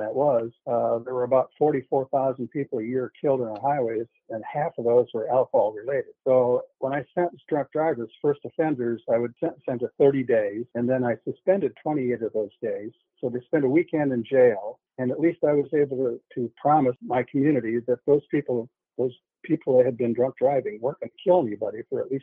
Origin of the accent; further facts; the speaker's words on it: South Dakota, United States; I also wrote the jail standards, the legal jail standards for my home state of South Dakota.